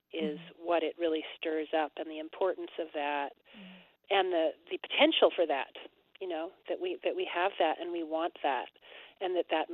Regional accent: California, United States; So I got a little bit more exposure to that music than I think somebody would have growing up in Brooklyn or Berkeley or Denver or wherever, you know.

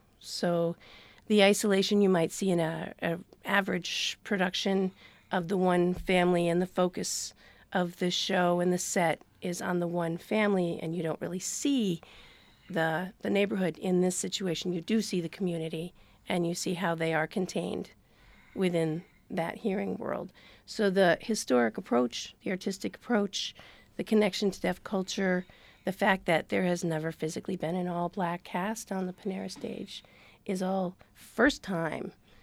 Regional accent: New York, United States; but I am from New York, so I can be kind of cynical too.

